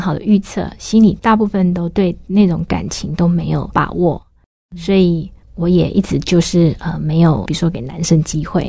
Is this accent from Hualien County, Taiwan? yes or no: no; Fengyuan, Taichung, Taiwan; born there; 我出生在台中丰原，我的父母呢是做生意的。